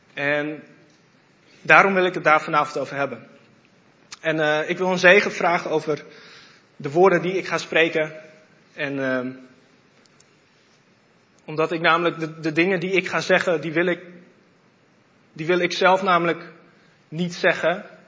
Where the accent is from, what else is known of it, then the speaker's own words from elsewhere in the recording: Netherlands; daar zijn wij Nederlanders goed